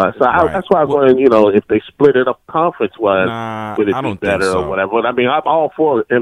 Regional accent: Baltimore, Maryland, United States; You know, I'm from Baltimore. I'm a Lamar fan.

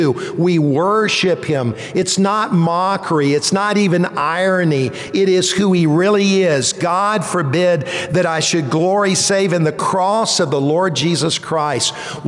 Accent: Columbia, South Carolina, United States; I grew up in Columbia, South Carolina. I went to a public high school. I went to a public university.

